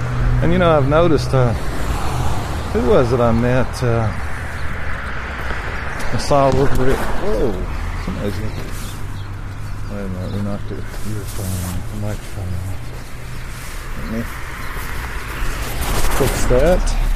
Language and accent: English; Crete, Nebraska, United States; born there; the little town where I was born at in Nebraska, in Crete, Nebraska, has a corn mill there.